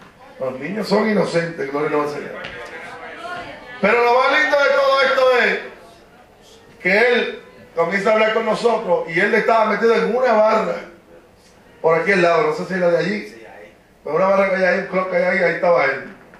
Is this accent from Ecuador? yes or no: no; Puerto Rico; Pero son más machistas que nosotros, los puertorriqueños.